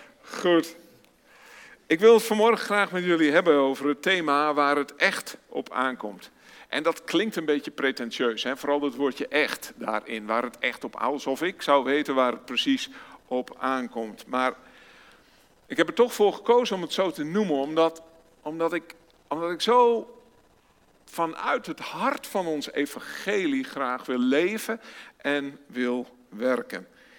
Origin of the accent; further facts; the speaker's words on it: Burgum, Friesland, Netherlands; want we komen uit Friesland, Burgum.